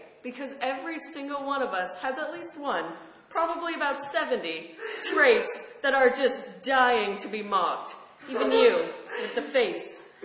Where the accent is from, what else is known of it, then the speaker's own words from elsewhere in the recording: Mendocino, California, United States; I'm from Mendocino